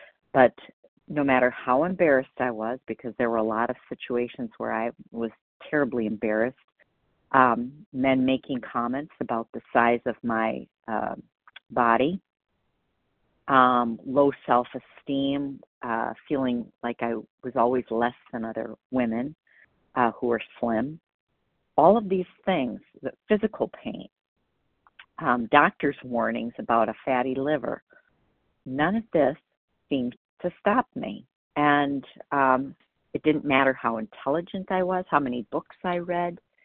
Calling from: Wisconsin, United States; Oh, Wisconsin.

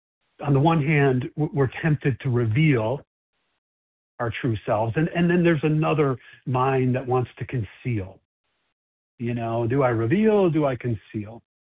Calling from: Chicago, Illinois, United States; I'm calling from Chicago, Illinois.

